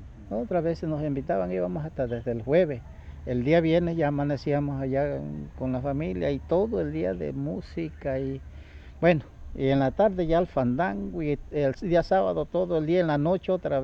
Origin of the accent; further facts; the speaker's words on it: Acayucan, Veracruz, Mexico; born there; Pero casi donde yo nací pertenece a Cayucan.